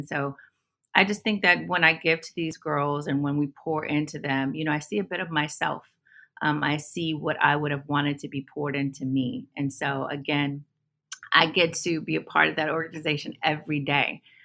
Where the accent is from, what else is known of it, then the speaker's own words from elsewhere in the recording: Houston, Texas, United States; also born or lived in Phoenix / Cleveland; I grew up in Houston, Texas. So I tell people I grew up in Sunnyside, South Park, and Third Ward, Houston, because my family did move around a lot.